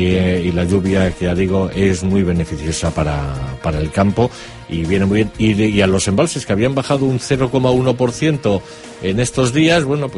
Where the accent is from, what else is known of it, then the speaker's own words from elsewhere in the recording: Madrid, Community of Madrid, Spain; now in Guadalajara, Spain; trabajo en Guadalajara, vivo en Guadalajara y bueno, pues ya mi pueblo, como yo digo, mi villa, que es Madrid, pues ya me pilla un poquito lejos